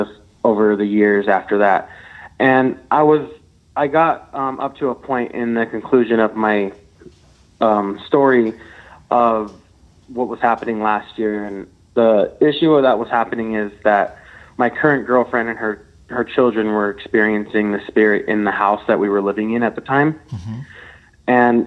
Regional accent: Utah, United States; Hi, Tony. … I'm from Utah.

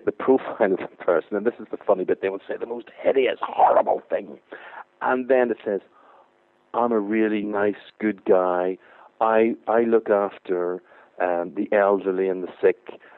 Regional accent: Belfast, Northern Ireland, United Kingdom; now in London, United Kingdom; geographically, I'm Northern Irish, I'm from Belfast, I support Manchester United, and I live in the London area.

